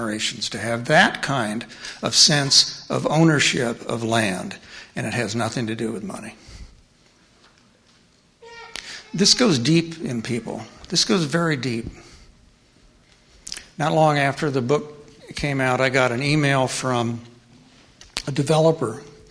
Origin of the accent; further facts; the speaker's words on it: Raytown, Missouri, United States; I grew up in Raytown, Missouri, which is a suburb of Kansas City, Missouri, on the suburban edge.